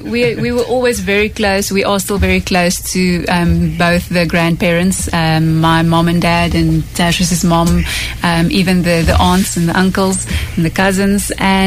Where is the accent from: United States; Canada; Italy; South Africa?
South Africa; We're South African, so we're used to sunshine.